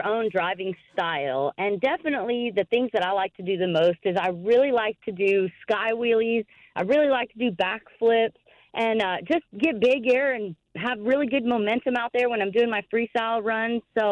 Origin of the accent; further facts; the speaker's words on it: El Paso, Texas, United States; So I was a huge fan growing up, and I would go to my hometown show in El Paso, Texas all the time.